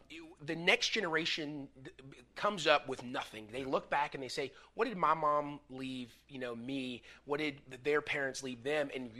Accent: United States; I'm an American first and foremost.

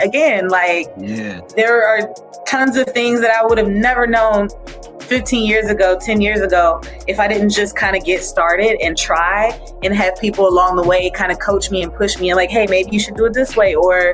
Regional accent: Washington, District of Columbia, United States; Yeah, so I grew up in Washington, D.C., Northwest to be exact. Uptown girls do the best.

